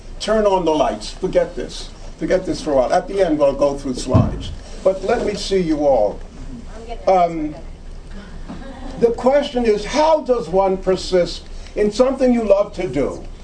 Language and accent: English; New York City, New York, United States; Growing up in New York City, the Depression years of the 30s, you know, when my parents could feed, clothe, and house us, but they couldn't do any extra.